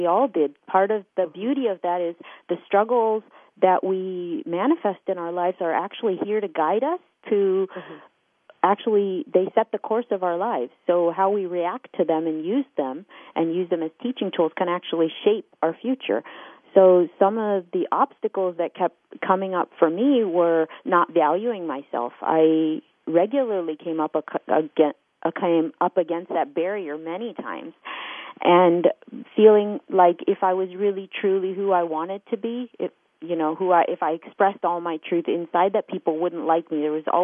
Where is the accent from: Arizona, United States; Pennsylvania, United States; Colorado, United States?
Arizona, United States; Phoenix; my parents were in India and I was raised in Phoenix, Arizona.